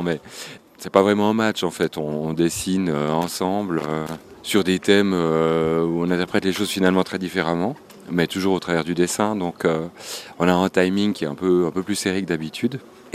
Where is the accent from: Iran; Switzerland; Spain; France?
Switzerland; Neuchâtel; En tant que Neuchâtelois, je trouve que...